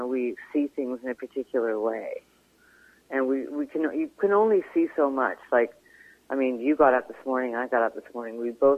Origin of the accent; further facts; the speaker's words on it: Alberta, Canada; moved away as an adult; Well, I came here from Alberta. I sort of, you know, I sobered up. I left when I was 19